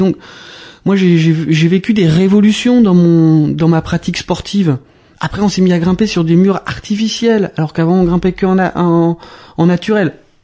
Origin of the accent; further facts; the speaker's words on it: Provence-Alpes-Côte d'Azur, France; Moi, je viens de la Provence.